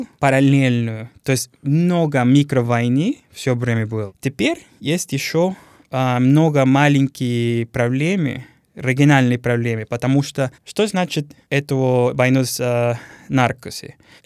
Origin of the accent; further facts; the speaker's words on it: Cali, Valle del Cauca, Colombia; Russian is a second language; Так, я родилась в Кали. Это город на юге Запад, рядом с Тихий океан, в 89-м году.